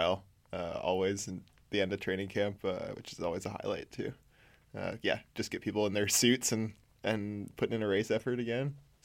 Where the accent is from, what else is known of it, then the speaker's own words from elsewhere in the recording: Minnesota, United States; didn't have any inkling of putting me into like skiing when we were I was growing up in Minnesota